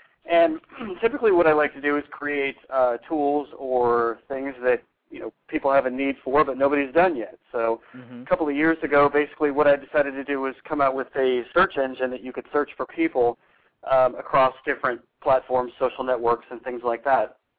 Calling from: California, United States; California, near San Francisco and Sacramento.

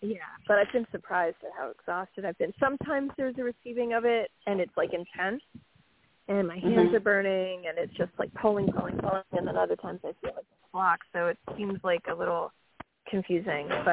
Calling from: New York, United States; from New York.

